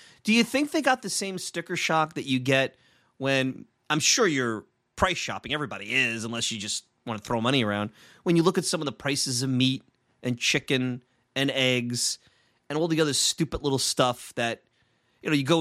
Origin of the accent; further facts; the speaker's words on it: New York City, New York, United States; I've always called it a supermarket. I grew up in Brooklyn, so I don't know.